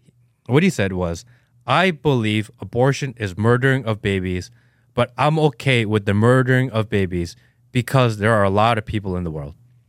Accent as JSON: {"language": "English", "region": "New Jersey", "country": "United States", "tie": "born or raised there", "said": "Yeah, we're East Coast. I grew up in Jersey."}